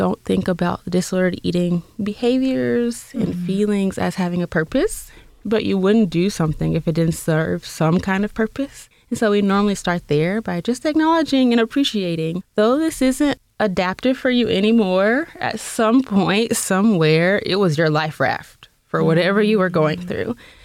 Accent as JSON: {"language": "English", "region": "the South", "country": "United States", "tie": "born or raised there", "said": "Like from when I was growing up in the South, I grew up with curvaceous women."}